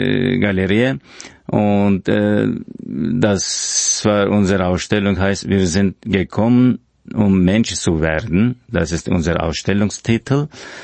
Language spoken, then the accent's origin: German; Turkey; German is a second language; now in Austria; Ich bin bildender Künstler aus Österreich, aber ich stamme aus der Türkei. Ich bin eine kurdischstammige Türke war ich früher. Jetzt bin ich eine kurdischstammige Österreicher geworden.